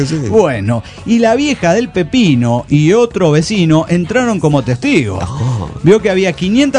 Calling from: Trelew, Chubut, Argentina; de Trelew, Argentina.

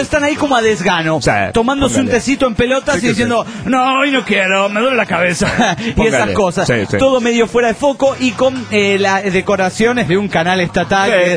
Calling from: Granville, Georgia, United States; de Granville, Georgia, Estados Unidos de Norteamérica.

